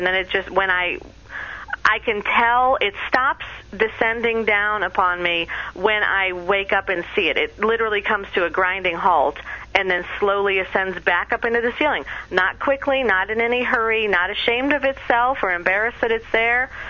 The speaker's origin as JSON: {"language": "English", "region": "Indiana", "country": "United States", "said": "I'm from Park County. Right now we're having the Covered Bridge Festival. We're in the Covered Bridge capital of the world."}